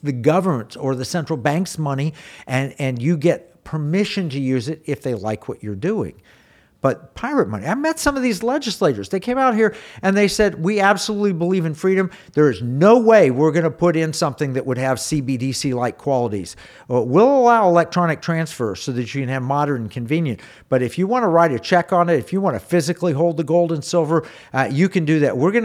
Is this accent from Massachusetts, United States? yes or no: no; Oklahoma, United States; You know, I grew up in Oklahoma.